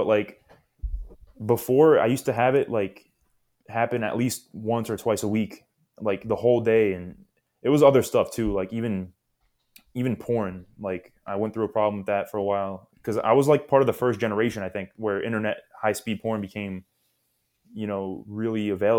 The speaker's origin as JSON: {"language": "English", "town": "Queens", "region": "New York", "country": "United States", "tie": "born or raised there", "said": "Like, I grew up in Queens, New York City, and that's pretty much where I spent, like, the first 18 years of my life or so."}